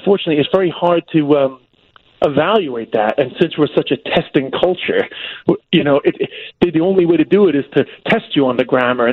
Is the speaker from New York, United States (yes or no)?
yes; Flushing, New York, United States; I'm from Flushing, Queens. I mean, that doesn't mean anything to the Chicago listeners, but it's completely Chinese nowadays